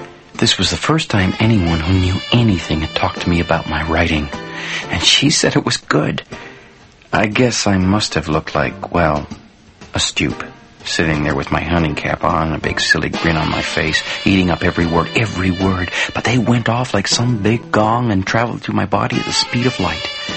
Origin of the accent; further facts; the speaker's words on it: Big River, Ontario, Canada; I'm not from here. I'm from Big River, south of Thunder Bay, a little bit, about 20 kilometers.